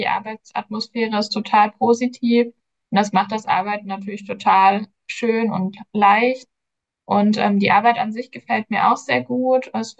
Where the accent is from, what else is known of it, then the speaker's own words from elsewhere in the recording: North Rhine-Westphalia, Germany; habe ich dann in meine Heimat nach OWL gewechselt